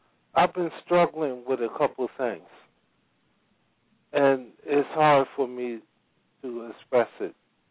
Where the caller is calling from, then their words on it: Philadelphia, Pennsylvania, United States; I'm calling from Philadelphia.